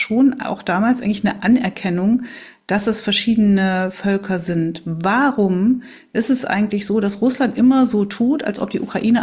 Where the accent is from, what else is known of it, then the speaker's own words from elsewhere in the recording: East Germany, Germany; ich bin ja Ostdeutsche